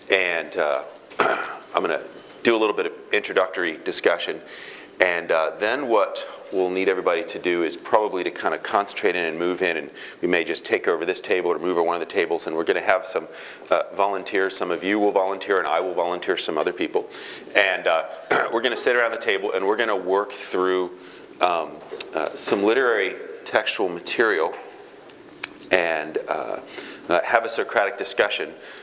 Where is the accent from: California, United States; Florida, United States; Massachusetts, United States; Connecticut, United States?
California, United States; Los Angeles; I'm here from Los Angeles, still on West Coast time